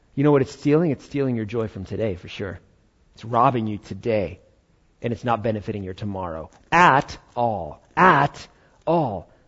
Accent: New York, United States; I'm not a farmer. I came from New York. I'm born there. I don't know anything about farming.

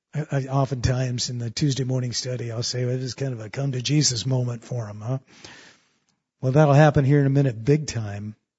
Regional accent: San Diego, California, United States; but grew up in San Diego. So, you know, I'm a refugee from Southern California.

